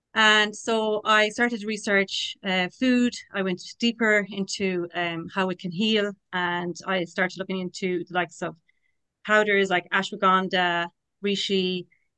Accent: Kilmaine, County Mayo, Ireland; now in Ballinrobe, Ireland; I live here, based here in Ballinrobe. I'm from Kilmaine, a village outside Ballinrobe.

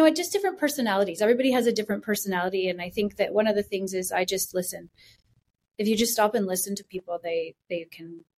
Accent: Riverside, California, United States; I grew up in Riverside, and I just love it there. So I come from a big family.

